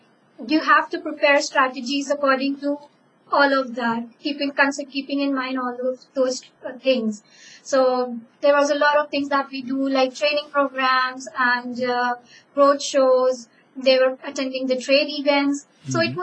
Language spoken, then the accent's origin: English; India; because I come from India, so I had to apply for the visa.